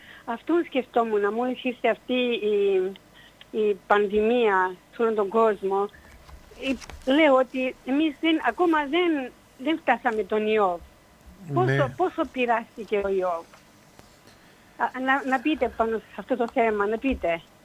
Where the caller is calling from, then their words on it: Finland; Greek is a second language; από Φιλανδία